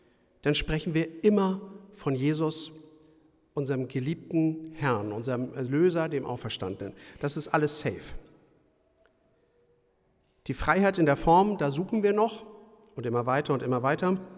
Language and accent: German; Marienfelde, Germany; Mein Heimatdorf Marienfelde, gegenüber von unserem Haus, gibt es eine Stelle, da war eine Werkstatt, da findet man so Flintabschläge.